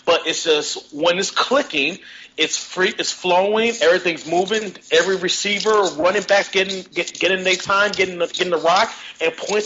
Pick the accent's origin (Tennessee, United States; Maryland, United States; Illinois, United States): Illinois, United States; Chicago; we're from Chicagoland area